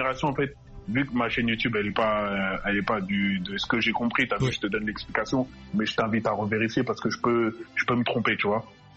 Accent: Côte d’Ivoire; au début, dans les pays africains, les Ivoiriens, on était l'une des plateformes, des plaques tournantes de la musique

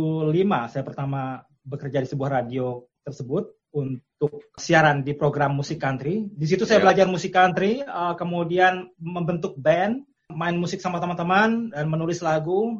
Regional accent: Indonesia; moved away; ketika saya bilang saya dari Indonesia, show us something Indonesian.

